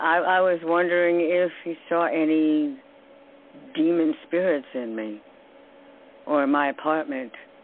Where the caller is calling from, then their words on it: New York, United States; New York.